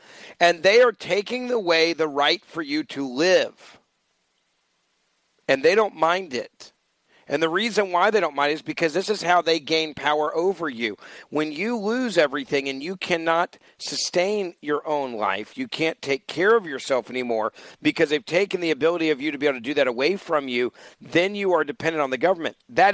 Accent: Memphis, Tennessee, United States; just like my hometown of Memphis

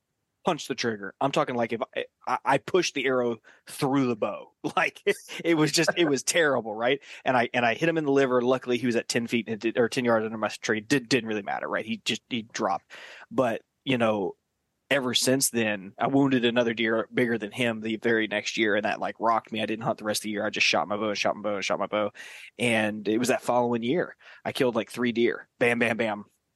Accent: Georgia, United States; Because I grew up in Southeast Georgia. Are you familiar with the Barrier Islands in Southeast Georgia?

